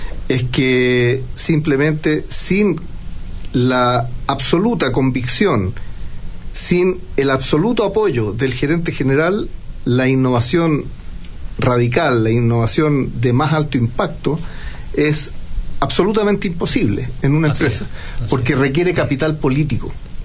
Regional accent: Valparaíso, Chile; Yo soy de Valparaíso.

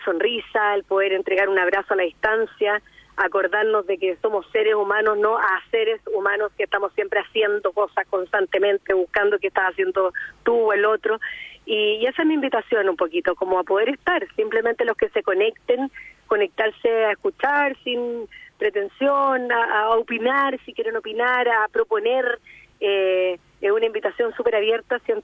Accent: Chile; nosotros como chilenos con una hija americana fue como wow

